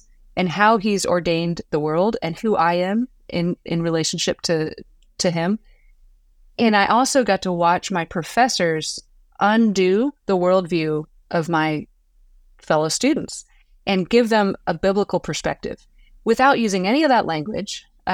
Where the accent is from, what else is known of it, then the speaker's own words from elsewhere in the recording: Kansas City, Missouri, United States; Yeah. I grew up in Kansas City. I'm the youngest of five kids.